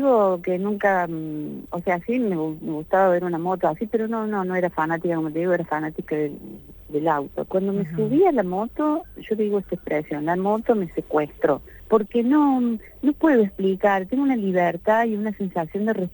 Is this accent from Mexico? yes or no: no; Córdoba, Argentina; born there; Nací en la provincia de Córdoba. De hecho, estoy en este momento en el pueblo en el que nací, que se llama Cábanas, que está sobre Ruta 8, cerca de Venado Tuerto, pero es provincia de Córdoba.